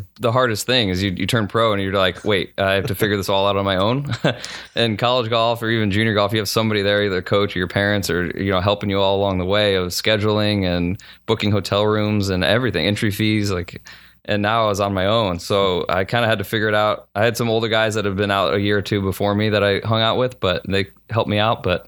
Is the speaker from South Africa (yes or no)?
no; St. Louis, Missouri, United States; Anyway, I grew up in St. Louis and knew I wanted to go somewhere other than the Midwest for golf.